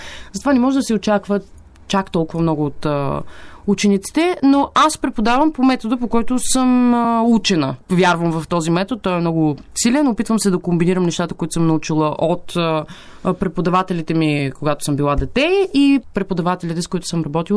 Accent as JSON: {"language": "Bulgarian", "town": "Varna", "region": "Varna Province", "country": "Bulgaria", "tie": "born or raised there", "said": "след това се прибирам в Варна, родния ми град"}